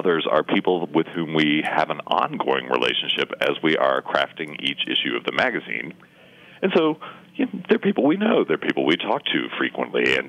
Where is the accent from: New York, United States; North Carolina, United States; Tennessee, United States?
Tennessee, United States; also born or lived in Birmingham; now in Charleston, United States; I was raised in Tennessee, went to college in Pennsylvania, spent most of my adult life in Birmingham, Alabama